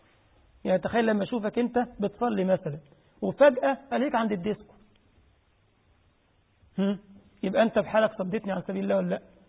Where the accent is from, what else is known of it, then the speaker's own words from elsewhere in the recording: Egypt; عشان كده كنت دايما بقول للطلبه عندنا في مصر